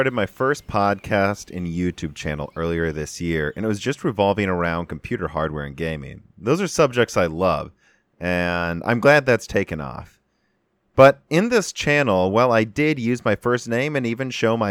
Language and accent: English; Illinois, United States; also born or lived in Minnesota, United States; Well, I was born in Minnesota, grew up in Illinois, went to college in Michigan, and even worked for a little bit in western Pennsylvania.